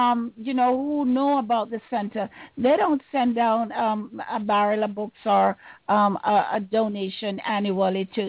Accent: Trenchtown, Kingston, Jamaica; I'm from Trenchtown

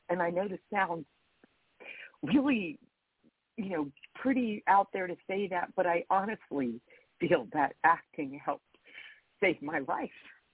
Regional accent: New York, United States; born there; I was born on Long Island, and I was like, I want to go back to New York.

